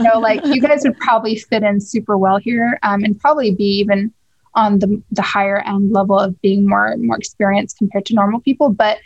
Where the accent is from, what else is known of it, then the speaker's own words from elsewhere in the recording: United States; I grew up in the States, but I am Middle Eastern by heritage.